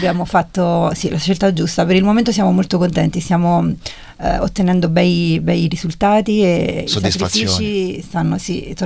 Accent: Soriano nel Cimino, Lazio, Italy; Io vengo da Soriano del Cimino, un piccolo paesino nella Tuscia, vicino Roma.

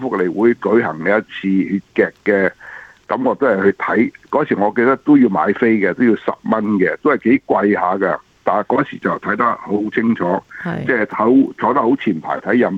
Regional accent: Guangdong, China; 因為風水即係我哋廣東人講得最好啦

